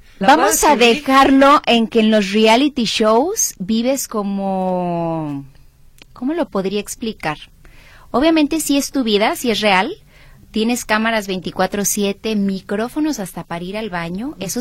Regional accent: Guadalajara, Jalisco, Mexico; Los dos somos de Guadalajara.

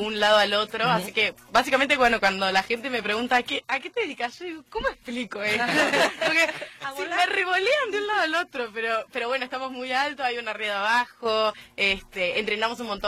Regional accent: Buenos Aires, Argentina; soy de Argentina, de Buenos Aires, tengo 23 años y estoy acá en el Cirque du Soleil, en Obo.

